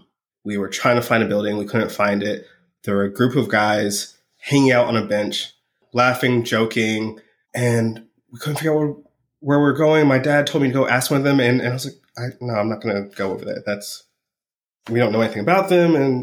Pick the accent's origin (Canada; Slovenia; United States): United States; Yellow Springs, Ohio; The village of Yellow Springs. It's roughly 4,000 people. Dayton, if you're familiar.